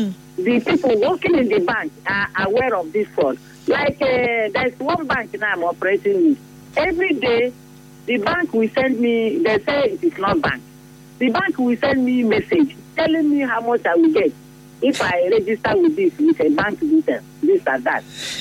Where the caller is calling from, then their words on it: Port Harcourt, Rivers, Nigeria; My name is … I'm calling from Port Harcourt.